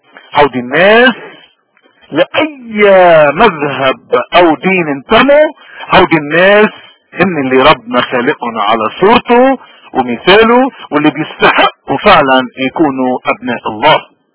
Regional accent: Lebanon; ونحن كمواطنين لبنانيين لاي فئه انتمينا، نحن هالنعمه اللي ربنا عطينا اياها بدنا نحافظ عليها، نعمه انه نكون لبنانيين

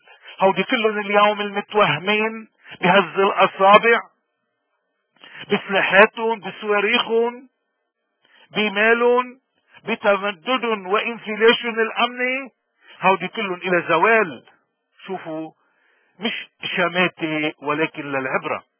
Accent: Lebanon; نحن أولاد لبنان

